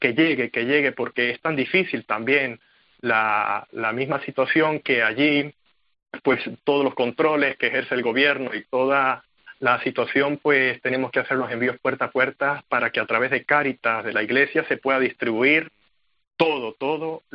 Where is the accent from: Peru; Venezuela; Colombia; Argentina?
Venezuela; now in Spain; es una preocupación para nosotros como venezolanos en España